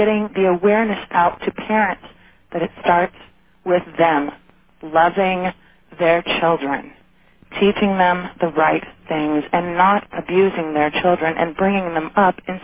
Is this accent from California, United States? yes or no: yes; Sacramento, California, United States; I'm from Sacramento, California.